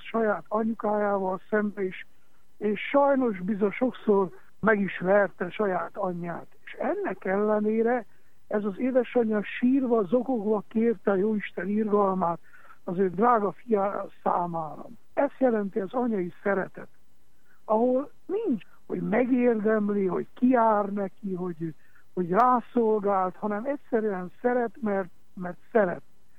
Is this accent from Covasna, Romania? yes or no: no; Miercurea Ciuc, Harghita, Romania; Én Csíkszeredai vagyok